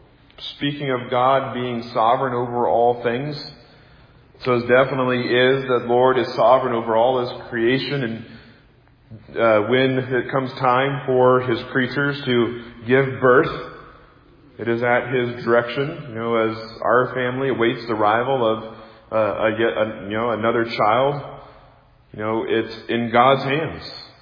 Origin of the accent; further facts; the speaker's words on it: Midwest, United States; You know, as growing up in the Midwest, where thunderstorms were just very powerful and massive, and especially growing up in a neighborhood that had a radio station